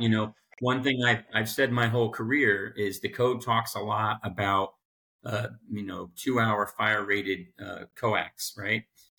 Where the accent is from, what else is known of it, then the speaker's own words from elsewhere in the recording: Florida, United States; growing up in South Florida